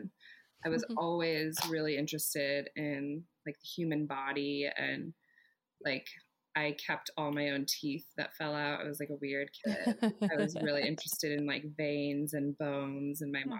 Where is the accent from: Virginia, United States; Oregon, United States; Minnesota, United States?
Oregon, United States; also born or lived in Klamath Falls; Yeah, so I was born in Southern Oregon in Klamath Falls, if anyone knows. It's in the middle of nowhere. It's a farming community, basically. And I grew up south of that, even more in the middle of nowhere, on like 6 acres.